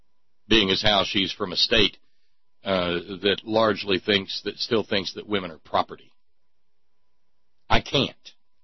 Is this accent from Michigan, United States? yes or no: no; West Virginia, United States; motivate me as an American and as a West Virginian.